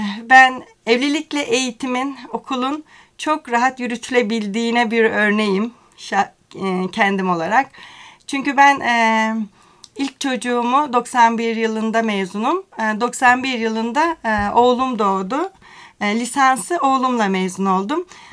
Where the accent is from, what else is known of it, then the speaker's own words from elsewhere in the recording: Adana, Turkey; Memleket olarak Adanalıyım ama bir Ofluyla evliyim.